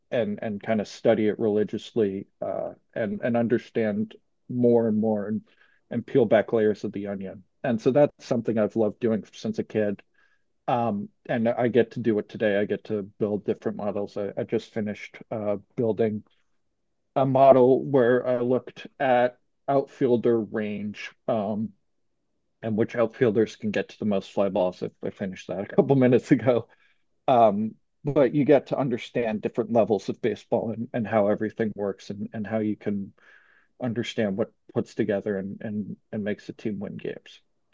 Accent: United States; I grew up in the Upper Valley.

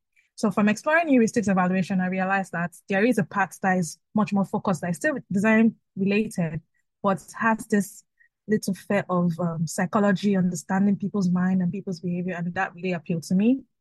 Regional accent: Lagos, Delta, Nigeria; I'm from Lagos. I'm from Nigeria, from Delta State in Nigeria.

